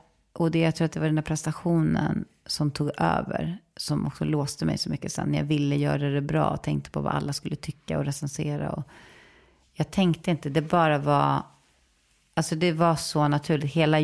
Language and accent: Swedish; Saltsjöbaden, Stockholm County, Sweden; Boteater var en liksom amatörteaterförening i Saltsjöbo, där jag växte upp.